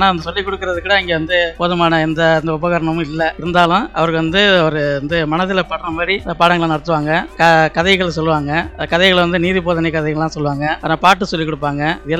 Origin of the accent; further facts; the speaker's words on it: Manjan Vidudhi, Tamil Nadu, India; born there; எனது பிறப்பை பற்றி கூற வேண்டும் என்றால், நான் கடந்த 1969 புதுக்கோட்டை மாவட்டம் ஆலங்குடி வட்டம் மாஞ்சன் விடுதி என்ற கிராமத்தில் … தம்பதியினருக்கு முதல் மகனாக பிறந்தேன்.